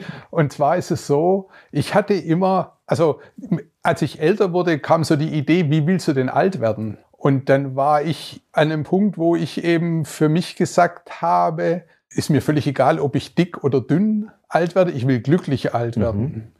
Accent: Stuttgart, Baden-Württemberg, Germany; ich komme aus Stuttgart

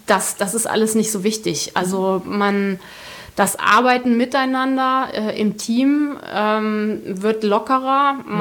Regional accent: Hesse, Germany; Ich darf das sagen, ich komme wirklich aus dem Dorf im Zonenrandgebiet, wo diese Eigenschaften ganz besonders nochmal potenziert vorkommen.

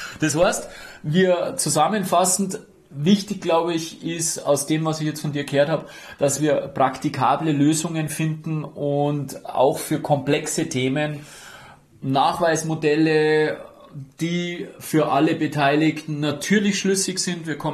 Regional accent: Germany; ich als Deutscher

